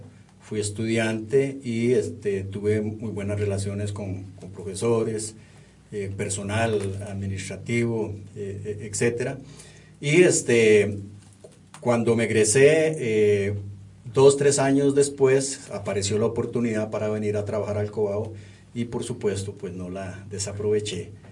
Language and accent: Spanish; Paraíso, Cartago, Costa Rica; Mis estudios primarios, yo soy de Paraíso, en la escuela Goigochea. Ahí cursé mis 6 años primaria.